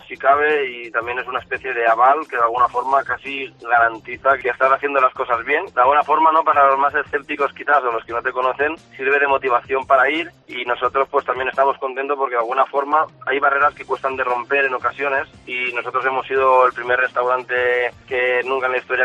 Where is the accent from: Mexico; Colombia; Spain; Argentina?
Spain; Artana, Valencian Community; Soy de Artana, creo que es importante no olvidarse nunca, ¿no?, de las raíces